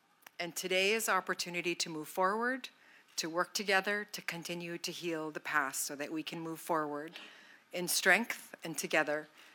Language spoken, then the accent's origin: English; Bethel, Alaska, United States; also born or lived in Aniak; I'm originally from Bethel. I grew up in Bethel and also upriver in Aniak. My mother's family is Yupik from Guiginluk